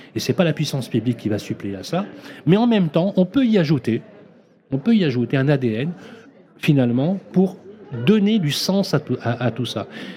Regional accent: Morocco; French is a second language; moved away; J'arrivais du Maroc, je ne parlais pas le français, il a fallu réapprendre dans un environnement particulier.

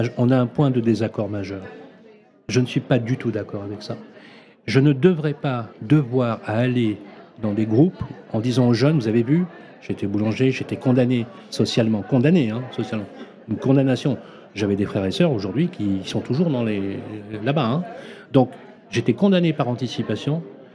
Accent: Morocco; French is a second language; moved away; J'arrivais du Maroc, je ne parlais pas le français, il a fallu réapprendre dans un environnement particulier.

